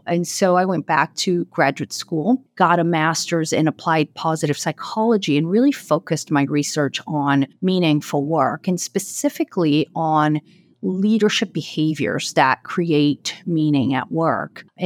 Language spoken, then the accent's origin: English; Brazil; moved away as an adult; I am originally from Brazil. Like I said, my whole family's there. I came here a couple of years into college. I got a scholarship and came, ended up staying